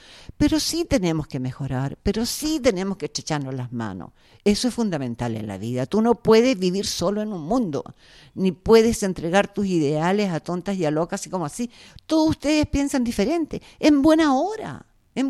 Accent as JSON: {"language": "Spanish", "country": "Chile", "said": "Yo no viví nunca en México, yo nunca salí de Chile. Yo soy una exiliada chilena en mi propia patria, en mi propio suelo."}